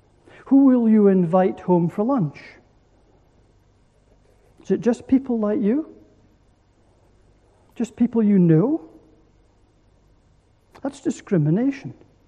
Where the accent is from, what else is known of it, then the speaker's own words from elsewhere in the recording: Aberdeen, Scotland, United Kingdom; I grew up in Aberdeen. I grew up in the Church of Scotland, although I wasn't a Christian till much later on